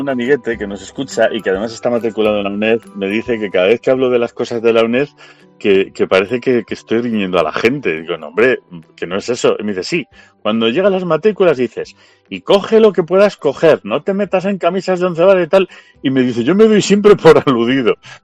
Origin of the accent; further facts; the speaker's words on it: Spain; y como somos los españoles, que a mí me encantan los españoles, a mí me parece que somos un pueblo fantástico